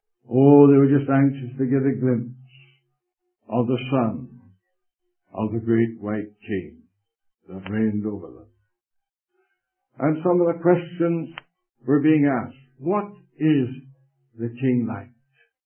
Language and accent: English; England, United Kingdom; at that time, being an Englishman, I was interested in the monarchy in England.